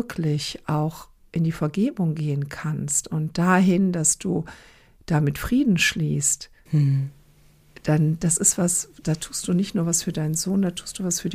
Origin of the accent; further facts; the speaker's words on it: Croatia; Also ich komme ja aus Kroatien und da haben wir ja auch die Geschichte mit dem ehemaligen Jugoslawien.